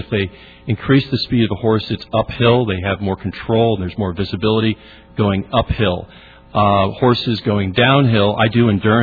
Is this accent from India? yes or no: no; Los Angeles, California, United States; Good afternoon. … I'm from Lakeview Terrace, and I'm going to be speaking for the Foothill Trails District Neighborhood Council Equestrian Committee.